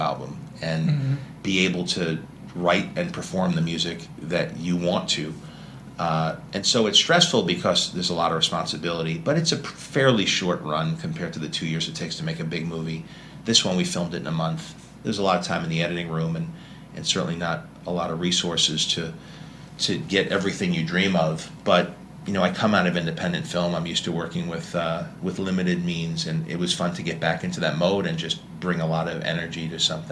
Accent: New York, United States; I'm from New York

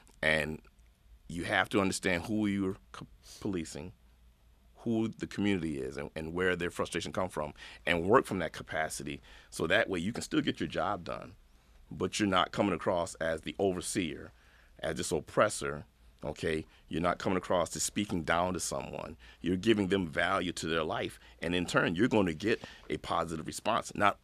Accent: Rochester, New York, United States; I grew up at Bating Street, and at the time, Hanover Houses was still up.

